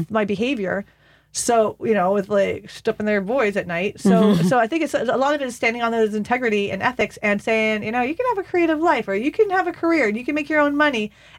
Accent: United States; And this is what I love being an American woman, frankly

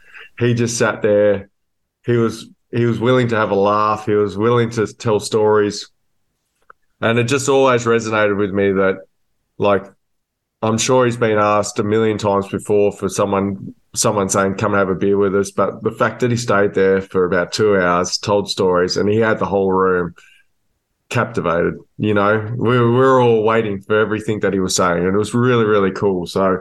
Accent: Australia; Dirk, you're German. We're Australian. We like to drink.

